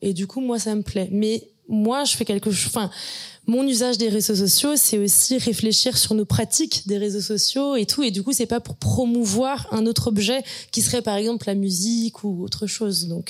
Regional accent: Grand Est, France; Moi j'ai grandi en Alsace dans un village passionné par la mode.

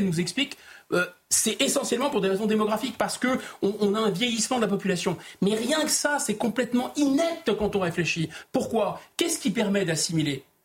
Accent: France; nous, Français

